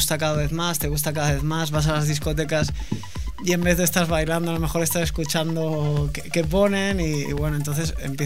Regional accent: Sitges, Catalonia, Spain; trabajé en algunos bares de mi pueblo, de Sitges

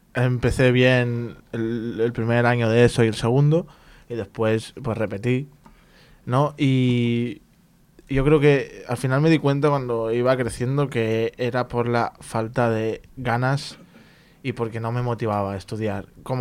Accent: Barcelona, Catalonia, Spain; soy de aquí del Raval, madre madrileña, padre del Marroc.

